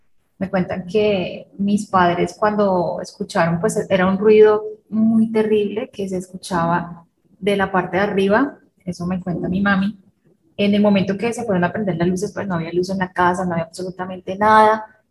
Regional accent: Armero, Tolima, Colombia; orgullosamente unadista y orgullosamente armerita.

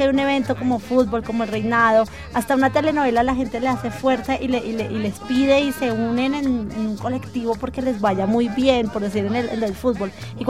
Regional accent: Colombia; Nosotros somos, los colombianos somos muy, muy creyentes de todo, como somos tan creyentes en la parte de nuestra religión

